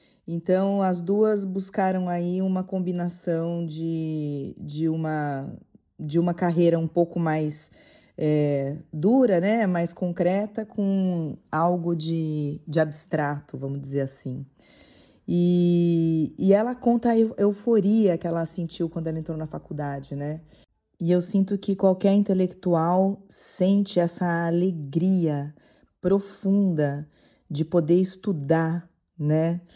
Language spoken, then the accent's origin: Portuguese; Bauru, São Paulo, Brazil; moved away as an adult; now in São Paulo, Brazil; eu saí da minha cidade natal, do interior de São Paulo, Bauru, e fui para São Paulo.